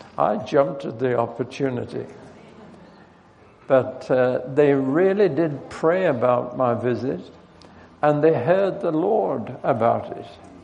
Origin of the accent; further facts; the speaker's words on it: Newcastle upon Tyne, North East England, United Kingdom; I was born and bred in Newcastle-on-Tyne, so I promise I will not speak my native language.